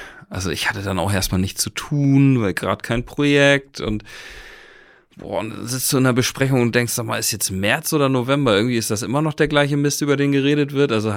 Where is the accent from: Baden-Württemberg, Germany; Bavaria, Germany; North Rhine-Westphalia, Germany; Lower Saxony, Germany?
Lower Saxony, Germany; Lüneburg; now in Kiel, Germany; bin dann mit meinem Bruder von Kiel nach Lüneburg. Einmal von meinem Wohnort zu meiner Heimatstadt, in deren Umfeld ich groß geworden bin.